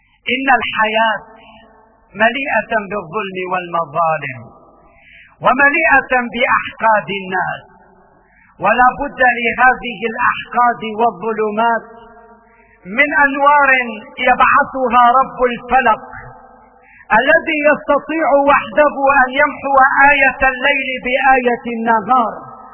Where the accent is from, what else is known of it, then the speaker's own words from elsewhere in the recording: Syria; إن من أعظم نعم الله علينا يا سادة نحن كسوريين